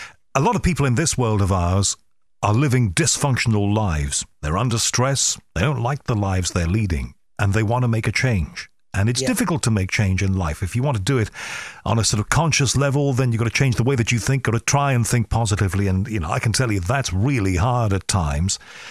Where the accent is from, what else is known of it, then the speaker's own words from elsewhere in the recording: Liverpool, North West England, United Kingdom; I was brought up in Liverpool, just an ordinary kid.